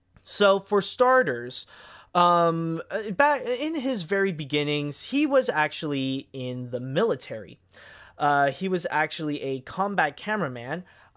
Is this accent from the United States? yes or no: no; Canada; I'm not a football fan. I'm Canadian. I'm more into hockey.